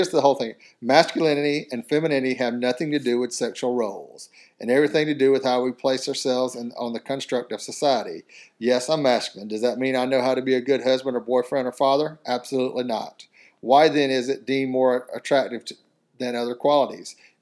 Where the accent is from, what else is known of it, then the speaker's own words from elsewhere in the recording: South Carolina, United States; When I moved to the city 20 years ago, I was shocked at the reception I got from men. I grew up in South Carolina, where masculinity bled in the water supply.